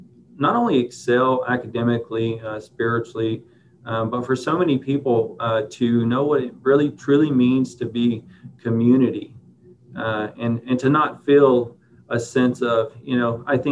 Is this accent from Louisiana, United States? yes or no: yes; Lake Charles, Louisiana, United States; now in Houston, United States; You know, originally I'm from Louisiana, which isn't too far away from here, Lake Charles area. So I understand diversity.